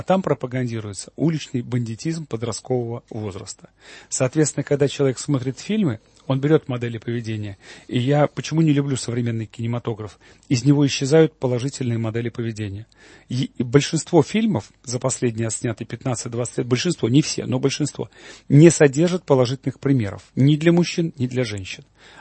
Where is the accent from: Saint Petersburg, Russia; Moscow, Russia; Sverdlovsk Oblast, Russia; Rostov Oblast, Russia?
Moscow, Russia; also born or lived in Kazan; А потом я вырос, извините, в Москве в 80-е годы.